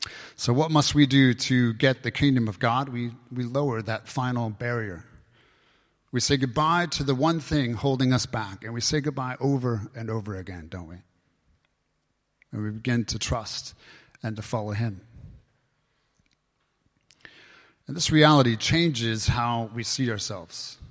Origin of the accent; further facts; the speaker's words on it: United States; moved away as an adult; let me just say that as one who's left my family and friends back in the States, in my home country, to follow Jesus here in this community